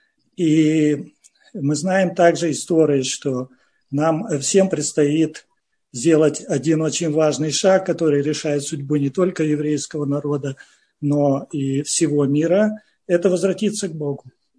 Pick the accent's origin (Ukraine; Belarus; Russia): Russia; moved away as an adult; Мы приехали из России в возрасте где-то 40 лет.